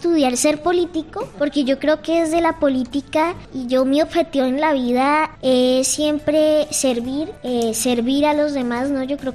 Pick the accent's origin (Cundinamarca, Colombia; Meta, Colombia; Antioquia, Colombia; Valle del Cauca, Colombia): Cundinamarca, Colombia; Villeta; also born or lived in Bogotá; Yo nací en Bogotá, pero desde los 2 años viví en un pueblito que se llama Villeta. Crecí rodeado de cabras, de gallinas, de patos, de chivitos